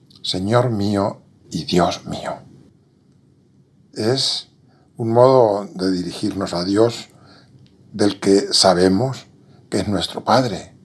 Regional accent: Castilla-La Mancha, Spain; Una escena que yo había contemplado de pequeño en mi pueblo, un pueblo de La Mancha

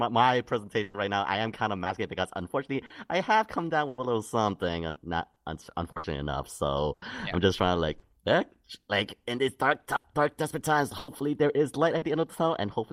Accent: The Bronx, New York, United States; As much as I like you from my home country as well, in the Bronx, why the heck you have to declassify Pluto?

